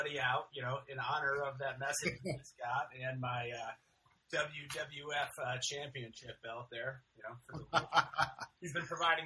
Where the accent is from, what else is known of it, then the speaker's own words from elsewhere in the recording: United States; It was my duty as an American, I felt like.